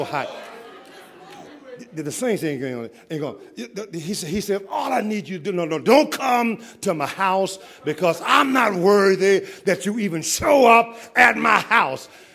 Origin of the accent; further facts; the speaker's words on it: Philadelphia, Pennsylvania, United States; I'm from Philadelphia